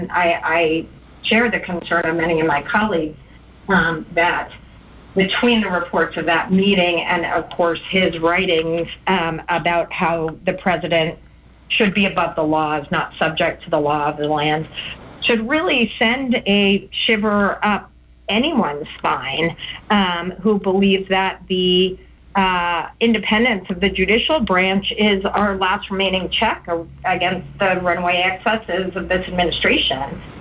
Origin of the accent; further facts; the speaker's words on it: Texas, United States; But as a Texan myself